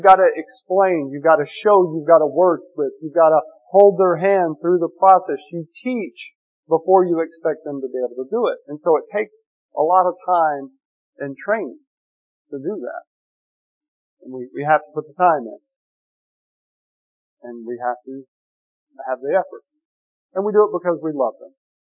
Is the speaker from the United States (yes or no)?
yes; Giddings, Texas, United States; I grew up in Giddings. I mean, I didn't grow up in a rough place